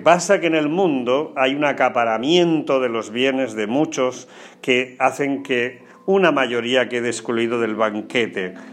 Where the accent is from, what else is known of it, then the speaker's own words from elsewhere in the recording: Porcuna, Andalusia, Spain; en mi pueblo de Porcuna y en otros sitios, se ponen altares por las calles, se alfombran las calles con flores, con dibujos